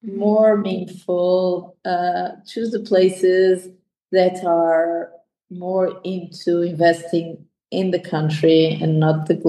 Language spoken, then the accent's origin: English; Algarve, Portugal; English is a second language; also born or lived in Lisbon; because I was born in Lisbon. I went to live with my parents in the Algarve, and then we fell in love with the Alentejo.